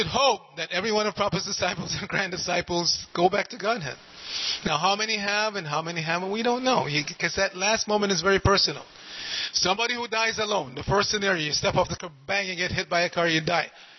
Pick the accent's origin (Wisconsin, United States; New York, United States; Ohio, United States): New York, United States; I'm from New York. I was raised on bagels.